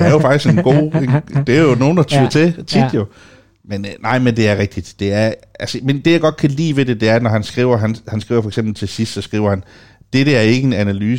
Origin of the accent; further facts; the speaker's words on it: Aarhus, Central Denmark Region, Denmark; Det er jo mig, og jeg er fra Aarhus og sådan noget.